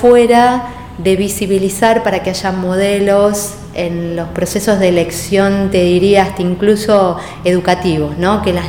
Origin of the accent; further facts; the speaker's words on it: La Plata, Buenos Aires Province, Argentina; Bueno, yo soy platense, tuve la suerte de nacer en esta hermosa ciudad universitaria